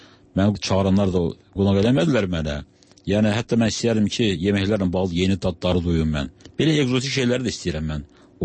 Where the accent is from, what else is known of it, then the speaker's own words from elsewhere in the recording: Baku, Azerbaijan; Həçən Bakıda anadan olmuşam, sonra uşaq vaxtı rayonda olsam, sonra Bakıda yaşamışam.